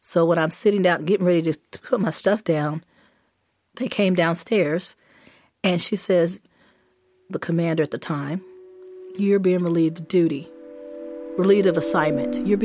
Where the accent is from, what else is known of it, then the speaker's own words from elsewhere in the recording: West Virginia, United States; moved away; Well, because I'm from West Virginia and I came here after I got out of the military, I wasn't familiar with the history.